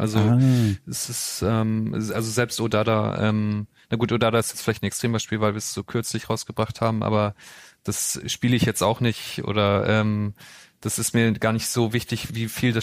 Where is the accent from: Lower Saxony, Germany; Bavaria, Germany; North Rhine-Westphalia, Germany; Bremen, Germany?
Lower Saxony, Germany; Niedersachsen, in der Nähe von Walsrode.